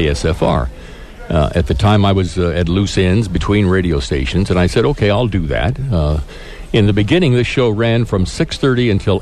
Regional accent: Albuquerque, New Mexico, United States; Started actually in Albuquerque. I grew up in Albuquerque.

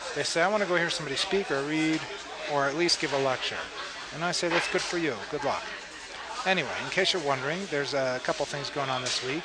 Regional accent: Queens, New York, United States; Well, I'm from Queens

